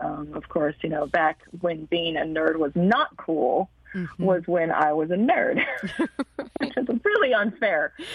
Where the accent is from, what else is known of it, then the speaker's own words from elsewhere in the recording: Ann Arbor, Michigan, United States; You know, I'm an Ann Arbor kid. I grew up in Ann Arbor.